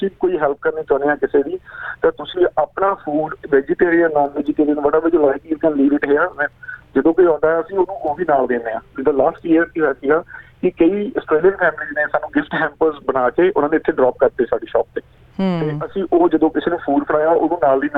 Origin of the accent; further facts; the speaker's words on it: Jalandhar, Punjab, India; moved away as an adult; now in Melbourne, Australia; Melbourne ਜੀ, ਮੈਂ ਕਈ ਵਾਰ ਰਹਿੰਦਾ, ਮੇਰੀ ਬੈਕਗ੍ਰਾਉਂਡ ਹੈਗੀ ਹੈ, ਮੈਂ ਜਲੰਧਰ ਤੋਂ ਹਾਂ।